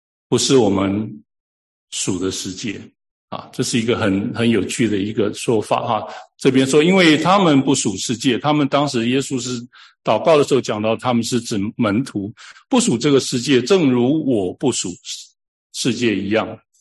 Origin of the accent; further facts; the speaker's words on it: United States; 我是美国人，我就要遵守美国法律